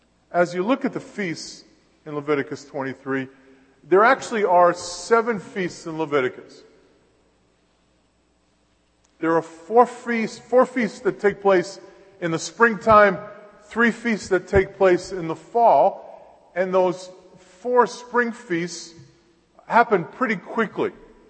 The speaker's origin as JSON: {"language": "English", "town": "Brooklyn", "region": "New York", "country": "United States", "tie": "born or raised there", "said": "I'm a Jewish believer in Jesus, born and raised in the Bensonhurst section of Brooklyn, New York."}